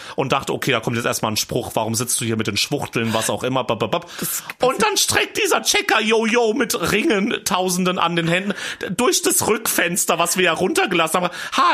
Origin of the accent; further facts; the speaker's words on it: Hesse, Germany; Weil ich zum Beispiel auch ganz lange in meiner Heimat immer dachte, ach du Scheiße, so und so und so und so. Und da gab es ja dann ein paar in Nidda, also in der nächsten Kleinstadt.